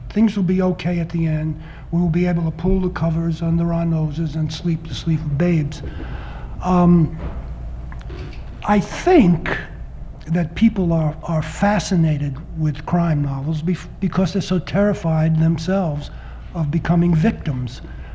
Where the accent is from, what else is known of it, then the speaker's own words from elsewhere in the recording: New York, United States; And I was born and raised in New York.